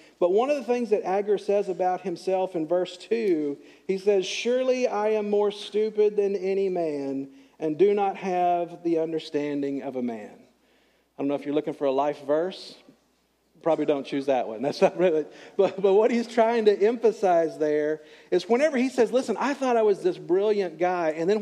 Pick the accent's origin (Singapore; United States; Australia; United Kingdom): United States; Greenville, Texas; Growing up in Greenville, Texas, I had a lot of occasions on the farm where I live to look at ants.